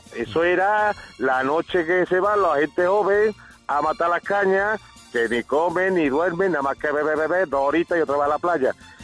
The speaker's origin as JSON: {"language": "Spanish", "town": "Córdoba", "region": "Andalusia", "country": "Spain", "said": "Y de Córdoba, que es de donde soy yo"}